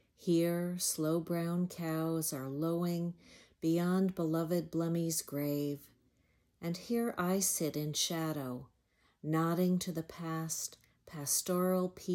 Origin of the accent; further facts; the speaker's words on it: Danville, California, United States; This is the spot, high in the hills of my hometown, where the Pulitzer Prize-winning playwright composed his most famous works.